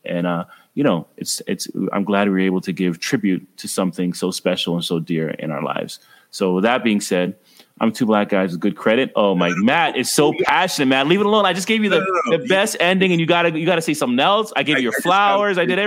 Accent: Ottawa, Ontario, Canada; I grew up in Ottawa, Ontario, Canada. And when I was born in the 70s

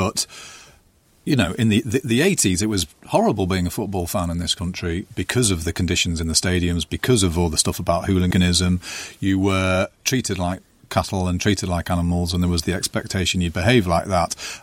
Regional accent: North East England, United Kingdom; I didn't feel English. I felt like I was from the Northeast and almost that the state was the enemy.

